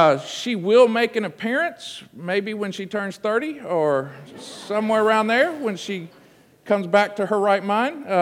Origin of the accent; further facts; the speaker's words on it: Abilene, Texas, United States; I was baptized Presbyterian, but I grew up in Elmwood United Methodist Church in Abilene, Texas.